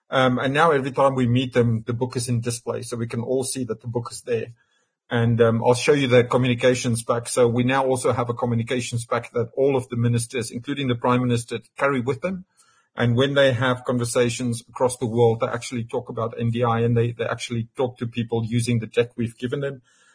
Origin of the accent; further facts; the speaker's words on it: Australia; also born or lived in Singapore; And even I'm classed as Singaporean, although I'm Australian, because I lived in Singapore just before I moved here.